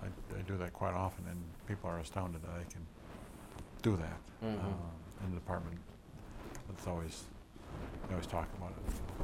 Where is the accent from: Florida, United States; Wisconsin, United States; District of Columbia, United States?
Wisconsin, United States; I was familiar with the eastern Wisconsin agriculture where I grew up